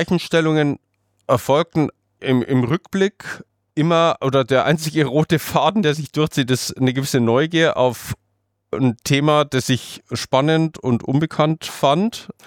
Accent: Passau, Bavaria, Germany; now in Munich, Germany; Nee, ich komme ursprünglich aus Passau.

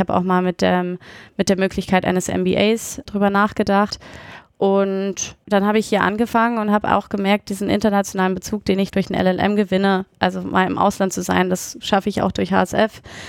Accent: Munich, Bavaria, Germany; Ich bin ja in München aufgewachsen.

